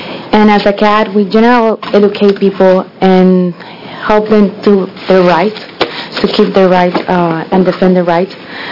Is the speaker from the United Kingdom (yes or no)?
no; Colombia; English is a second language; now in United States; And is when I moved here from Colombia in 2009, my husband and I, we were sharing a house with another 4 people because we couldn't pay rent.